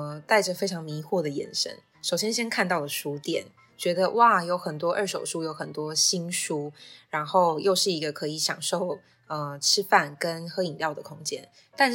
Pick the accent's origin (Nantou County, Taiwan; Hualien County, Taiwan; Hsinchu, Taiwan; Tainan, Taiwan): Nantou County, Taiwan; Puli; 我就是一直在这边长大这样。你看，从爱兰国小到大成国中，然后最后又意外的考回了暨南大学外文系。